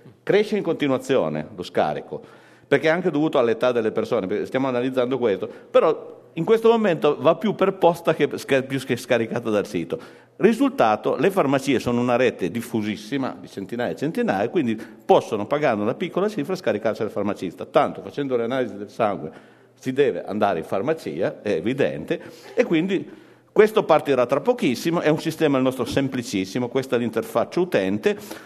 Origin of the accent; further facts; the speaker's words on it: Piedmont, Italy; io sono piemontese